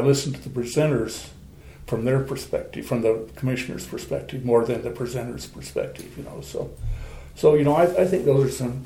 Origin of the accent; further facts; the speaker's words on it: Newcastle, United States; Well, I'm originally from Newcastle. I grew up in Newcastle, graduated from high school there